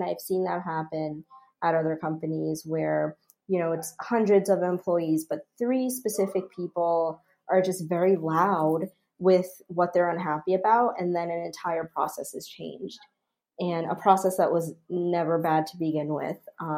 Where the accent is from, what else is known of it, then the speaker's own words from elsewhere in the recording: New Jersey, United States; I grew up in New Jersey, so it's like from December to April, it's always freezing.